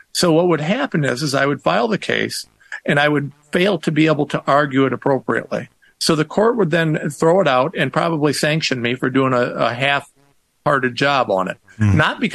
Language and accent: English; Ohio, United States; I'm some guy from Ohio, so it took a while to develop my credibility.